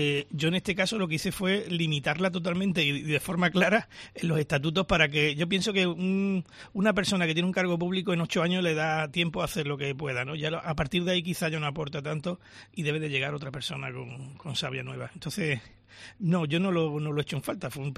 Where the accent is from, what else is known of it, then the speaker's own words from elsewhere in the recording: Huelva, Andalusia, Spain; yo soy muy, muy de Huelva, llamémosle.